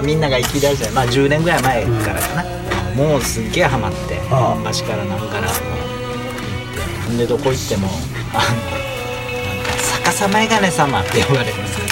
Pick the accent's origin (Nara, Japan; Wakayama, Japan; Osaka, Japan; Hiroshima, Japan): Osaka, Japan; Takatsuki; 僕の地元高槻の、うん、まあ飲み歩いとった